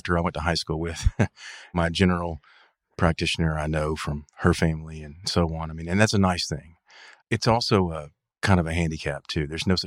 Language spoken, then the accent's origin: English; Huntsville, Alabama, United States; Growing up here and growing up the way that I grew up in a retail family